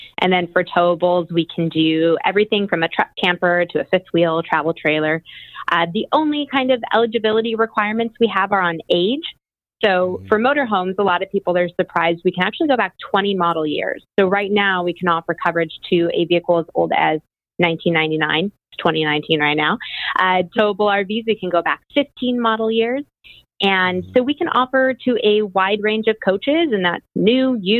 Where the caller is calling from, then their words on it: San Diego, California, United States; We are in San Diego, California, sunny San Diego.